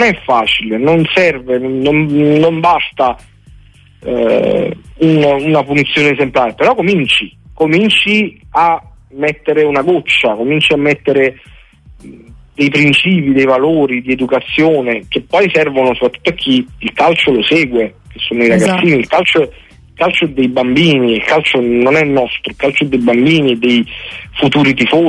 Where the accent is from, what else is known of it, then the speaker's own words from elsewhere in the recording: Naples, Campania, Italy; da napoletano